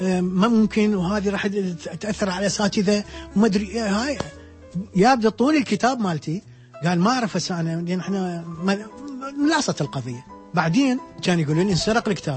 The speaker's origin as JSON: {"language": "Arabic", "country": "Iraq", "moved": "yes", "lives_now": "Netherlands", "said": "أنا من طلعت من العراق إلى أن إجيت أنا بس أرسم سكيتشات"}